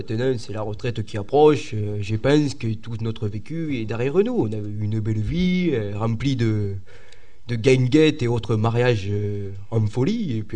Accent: Centre-Val de Loire, France; Nous, on vient de la Touraine.

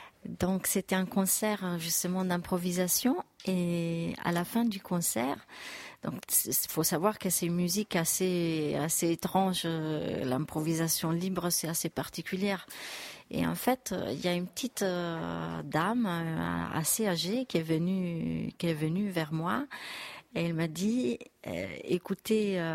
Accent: Rome, Lazio, Italy; now in Metz, France; Alors, j'ai commencé à Rome parce que je viens de Rome, en Italie.

